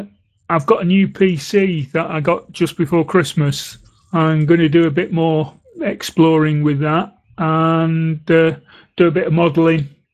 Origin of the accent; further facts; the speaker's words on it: Blackpool, North West England, United Kingdom; I'm from Blackpool in the UK.